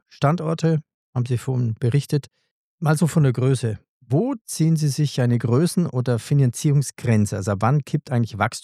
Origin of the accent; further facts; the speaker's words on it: Bayreuth, Bavaria, Germany; Ich komme zufällig aus Bayreuth.